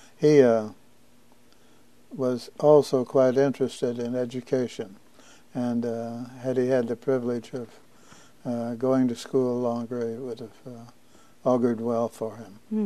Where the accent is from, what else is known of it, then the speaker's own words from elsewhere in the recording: Cowden, Illinois, United States; born there; I was born in Cowden, Illinois, on June 6, 1924. I was born into a family that basically followed agriculture.